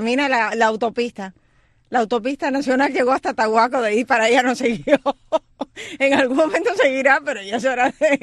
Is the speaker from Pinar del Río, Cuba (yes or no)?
no; Sancti Spíritus, Cuba; No, yo soy Guajira de Santi Espíritus.